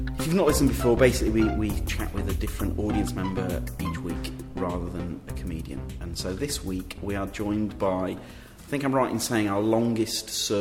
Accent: Leeds, Yorkshire and the Humber, United Kingdom; So I'm from Leeds, so it'd be very easy for me to be critical of London

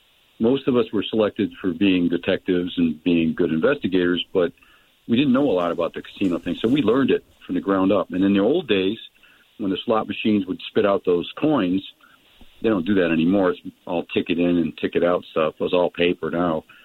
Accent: East Hartford, Connecticut, United States; I grew up in East Hartford, Connecticut, which was a very blue-collar

